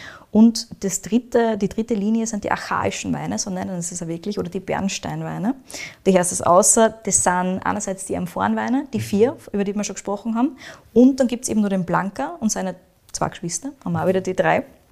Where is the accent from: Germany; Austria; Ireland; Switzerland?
Austria; die aktuell zumindest bei uns in Österreich präsenter sind.